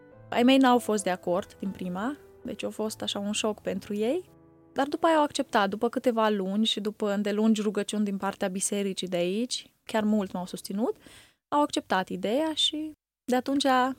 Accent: Straja, Suceava County, Romania; also born or lived in Săveni; M-am născut în Săveni, în Botoșani, în 85, dar am crescut în Bucovina, în nordul Moldovei, așa, în Straja, într-o familie ortodoxă. Până la vârsta de 16 ani, am fost și ortodoxă

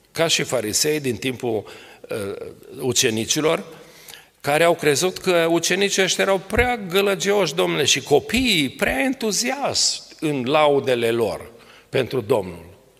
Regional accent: Arad, Arad County, Romania; Eu care eram din Arad

